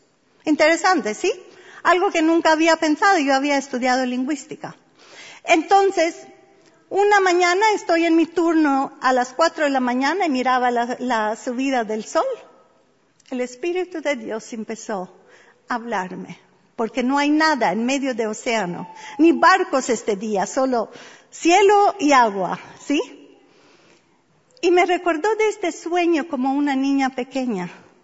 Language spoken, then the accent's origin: Spanish; Albania; Spanish is a second language; yo crecí en Albania, era un país comunista. En el año que yo nací, se declaró totalmente ateístico.